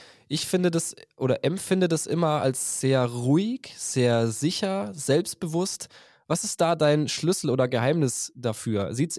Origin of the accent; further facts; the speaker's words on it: Southern Germany, Germany; als es zum Beispiel im Süden ist, wo ich herkomme.